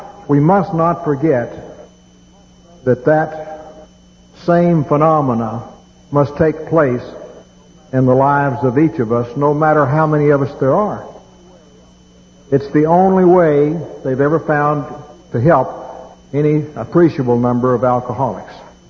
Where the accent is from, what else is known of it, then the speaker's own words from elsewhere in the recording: Texas, United States; I was raised out in West Texas, and I had a loving mom and dad, and we were poor folks, and didn't know we were poor.